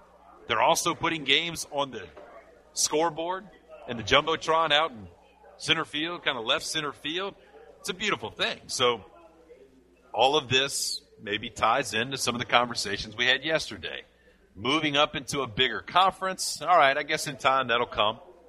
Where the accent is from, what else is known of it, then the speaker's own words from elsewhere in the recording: Baton Rouge, Louisiana, United States; People who listen to the show understand I grew up in Baton Rouge.